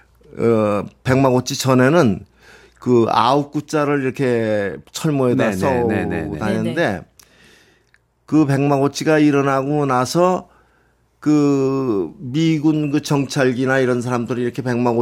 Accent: Pyonggang, Kangwon, North Korea; now in South Korea; 저 그때는 내가 이북이 고향 그 평강인데

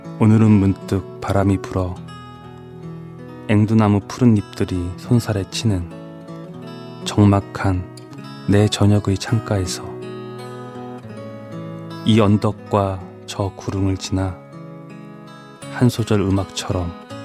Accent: Chungju, North Chungcheong, South Korea; 저 사실은 제 고향이 충주인데

